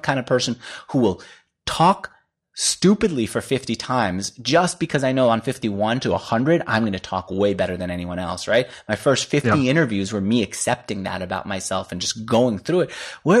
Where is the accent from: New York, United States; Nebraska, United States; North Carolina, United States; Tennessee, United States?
New York, United States; because I'm still a New Yorker, pissing all the drivers off